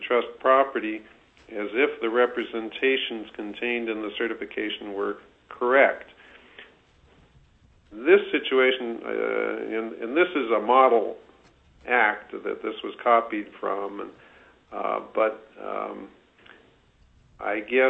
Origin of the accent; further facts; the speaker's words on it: California, United States; now in Alaska, United States; I came originally from California